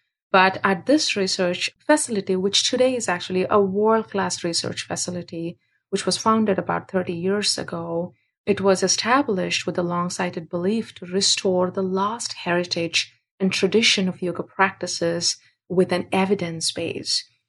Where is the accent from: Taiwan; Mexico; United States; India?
India; Bangalore, Karnataka; people growing up in India, I grew up in Bangalore, which is a huge city and very busy and quite globalized and impacted by Western culture.